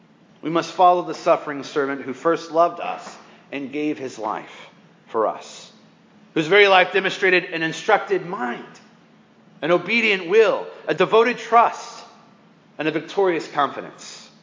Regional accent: Scotland, United Kingdom; I'm Scottish.

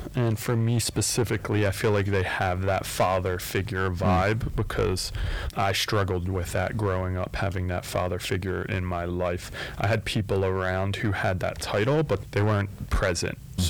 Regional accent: Philadelphia, Pennsylvania, United States; because growing up in Philly, we felt as though there was a real lack of love

